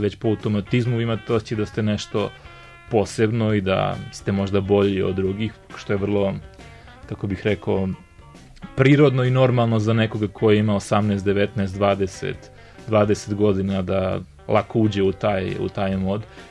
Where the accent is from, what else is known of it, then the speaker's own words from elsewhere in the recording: Čačak, Šumadija and Western Serbia, Serbia; ja dolazim iz Čačka